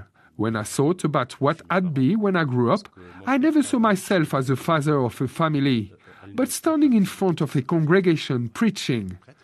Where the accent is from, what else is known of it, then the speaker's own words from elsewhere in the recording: Kinshasa, DR Congo; also born or lived in Kolwezi; I was born in Kolwezi in the southeast of the Democratic Republic of Congo and grew up in the capital, Kinshasa, a city of 17 million people. I was brought up in a very, very Christian family.